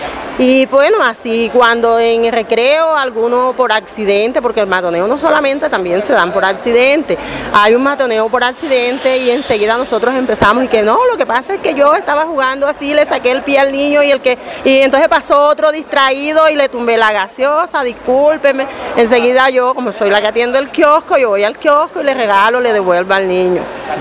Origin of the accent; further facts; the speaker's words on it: Bolívar, Colombia; vengo del departamento de Bolívar